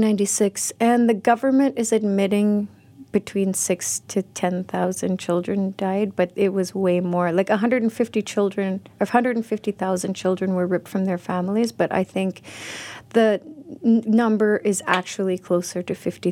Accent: Cambridge Bay, Nunavut, Canada; Where my family originates from is different from where I grew up. Where I grew up in Cambridge Base in the Central Arctic, and it was heavily affected by the residential school program.

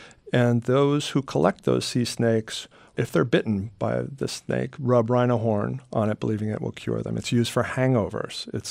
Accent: New Jersey, United States; the way I expected as a boy growing up in New Jersey.

